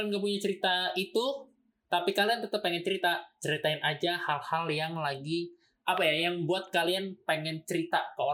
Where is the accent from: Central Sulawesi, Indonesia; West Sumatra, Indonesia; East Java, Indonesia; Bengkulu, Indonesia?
West Sumatra, Indonesia; Pasaman; now in Bekasi, Indonesia; walaupun di daerah gue di Pasaman nggak terlalu, dampaknya nggak terlalu besar sih dari gempa itu.